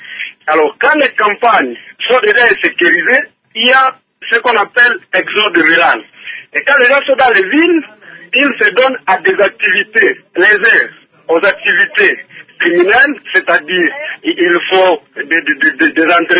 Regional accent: North Kivu, DR Congo; de Maseré, Kadisoussou, qui est territoire de Lubero, province du Nord-Kivu.

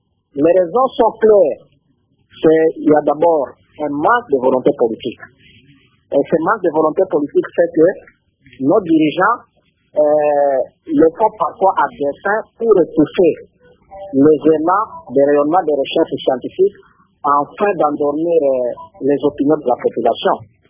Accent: DR Congo; Il a tout dit chez nous en République démocratique du Congo.

